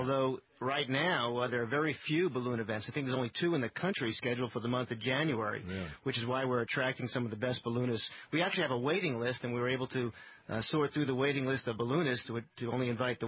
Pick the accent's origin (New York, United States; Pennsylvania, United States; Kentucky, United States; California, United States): New York, United States; also born or lived in Atlanta; now in Lake Havasu City, United States; I grew up on the East Coast.